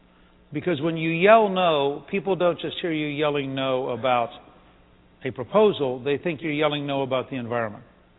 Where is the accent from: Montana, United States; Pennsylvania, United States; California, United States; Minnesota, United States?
Pennsylvania, United States; Harrisburg; I grew up I was born in Harrisburg, and I grew up in a context of a family that belonged to that took the Pennsylvania Fish and Game Commission magazine